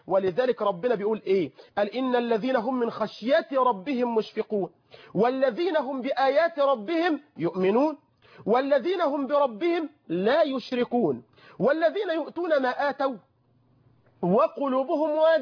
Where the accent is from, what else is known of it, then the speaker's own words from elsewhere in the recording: Egypt; بلدنا مصر